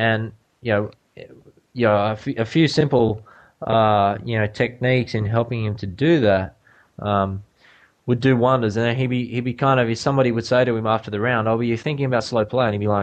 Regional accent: Australia; I'm biased, I'm Australian

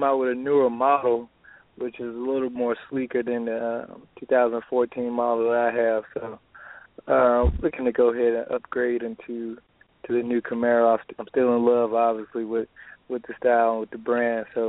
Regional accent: Atlanta, Georgia, United States; now in Texas, United States; But yeah, definitely born and raised in Atlanta.

